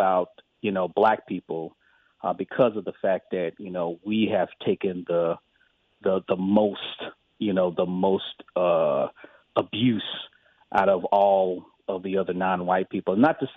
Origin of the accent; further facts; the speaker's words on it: United States; on paper, yes, I'm American